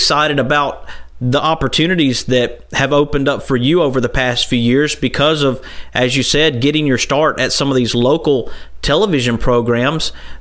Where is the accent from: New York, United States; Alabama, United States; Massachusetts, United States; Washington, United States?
Alabama, United States; Birmingham; also born or lived in Athens, Alabama; My family, my granddad was a preacher, and we moved from Athens, Alabama, to Birmingham, to North Birmingham, Centerpoint, in 1989. I finished the fourth grade there in Birmingham in the city schools